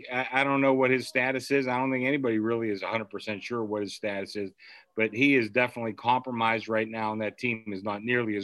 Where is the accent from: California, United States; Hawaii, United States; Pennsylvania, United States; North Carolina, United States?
Pennsylvania, United States; Pittsburgh; I grew up in Pittsburgh. We didn't have an NBA team. In my little neighborhood, we grew up, half the neighborhood was Celtic fans.